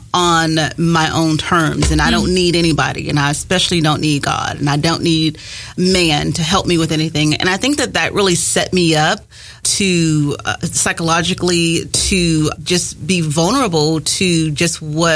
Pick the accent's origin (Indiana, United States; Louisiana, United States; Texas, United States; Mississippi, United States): Mississippi, United States; Jackson; I am from Jackson, Mississippi, and I grew up in a Christian home